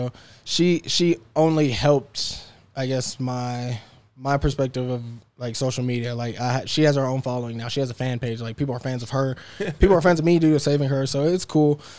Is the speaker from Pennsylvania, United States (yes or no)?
no; Texas, United States; And I'm from Texas, like, you might see your local dog on the street, but it could be a neighborhood dog.